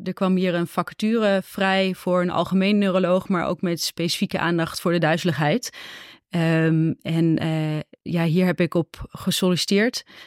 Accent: Arnhem, Gelderland, Netherlands; Nee, ik ben geboren en getogen in Arnhem.

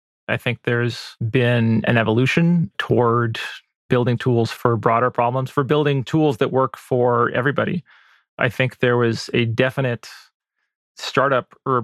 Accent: Ann Arbor, Michigan, United States; also born or lived in San Francisco, United States; I grew up in Ann Arbor, which is sort of a smallish college town and certainly more urban than the areas around it.

